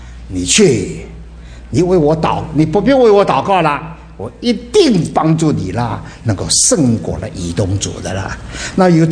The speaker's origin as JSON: {"language": "Chinese", "country": "China", "said": "你要知道我们中国人穿丝袜，西方人还是光脚的。"}